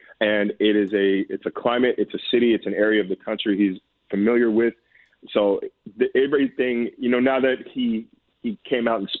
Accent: California, United States; You know I'm Californian.

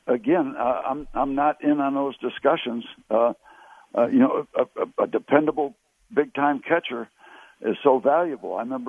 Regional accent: Connecticut, United States; We had to beg the Pirates to sign me when I came out from Connecticut to try out in 1960.

